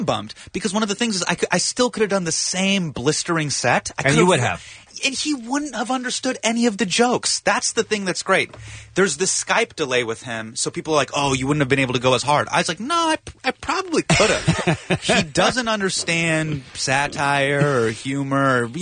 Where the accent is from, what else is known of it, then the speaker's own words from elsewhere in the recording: Davis, California, United States; I filmed it in my hometown. So I grew up in Northern California, Davis, California.